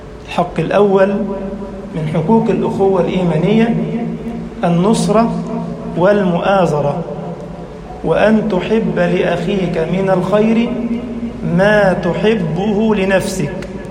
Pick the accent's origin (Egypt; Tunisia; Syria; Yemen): Egypt; اللهم اجعل بلدنا مصر أمنا أمانا، سخاء رخاء